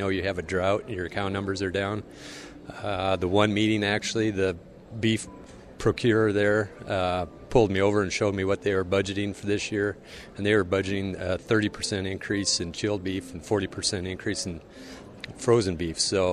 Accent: Summers, Iowa, United States; Summers, Iowa. It's kind of north central part of Iowa. Small farmer feeder. Feed out some yearlings there. Raise some corn, soybeans. Enjoy the flatlands of Iowa there.

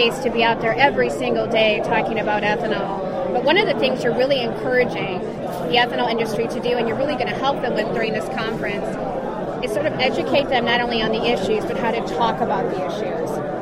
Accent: Des Moines, Iowa, United States; I am in Des Moines, my hometown, with my peep, Ron Lamberty.

